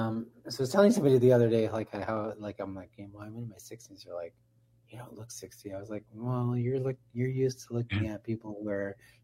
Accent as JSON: {"language": "English", "town": "Minneapolis", "region": "Minnesota", "country": "United States", "tie": "born or raised there", "said": "I've been asked to talk about my experience about growing up in Minneapolis."}